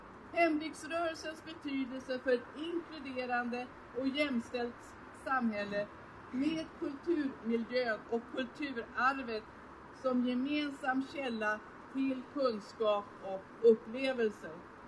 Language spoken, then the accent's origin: Swedish; Stockholm County, Sweden; Jag har nämligen min hembygd i norra Roslagen. Jag är skärgårdsunge och jag är bondunge